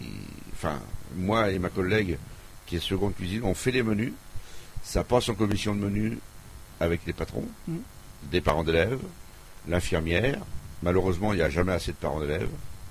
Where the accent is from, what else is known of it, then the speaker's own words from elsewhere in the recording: Chambray-lès-Tours, Centre-Val de Loire, France; born there; je suis né à Chambray-Tours. J'ai pratiquement toujours travaillé à Tours.